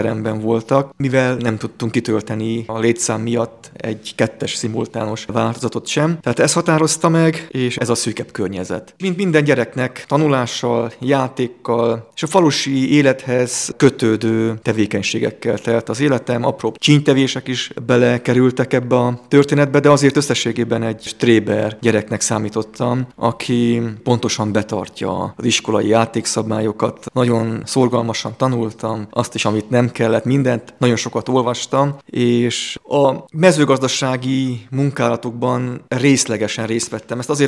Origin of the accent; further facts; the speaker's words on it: Demeterfalva, Mureș County, Romania; Egy nyáradmenti kis faluban születtem, a Nyáradszeredához tartozó Demeterfalván, a 70-es évek közepén